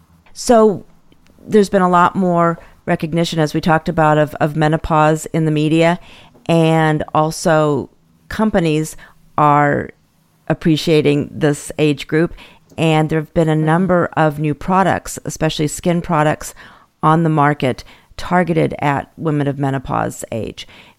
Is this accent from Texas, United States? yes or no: yes; Texas, United States; You know, I grew up in Texas and I remember putting baby oil on and sitting under the aluminum foil, and I'm a redhead.